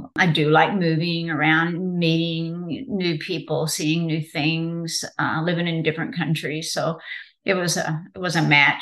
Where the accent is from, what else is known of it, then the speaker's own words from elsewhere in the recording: Texas, United States; And I'm proud that I'm from Texas, but Texas is different.